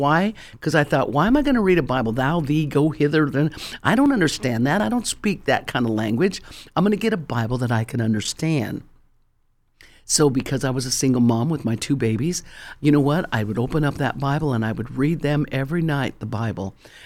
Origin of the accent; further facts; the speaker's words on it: Colorado, United States; I'm from Colorado. We're used to 2 feet of snow, maybe three up in the mountains.